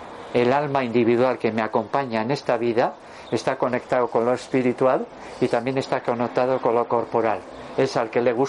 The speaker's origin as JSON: {"language": "Spanish", "town": "Durango", "region": "Basque Country", "country": "Spain", "tie": "born or raised there", "said": "Carmelo Cedrún, que además era de mi pueblo, de Durango."}